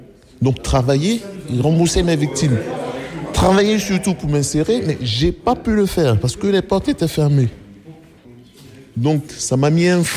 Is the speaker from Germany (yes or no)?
no; Côte d’Ivoire; moved away as an adult; now in France; C'est moi, je suis ivoirien.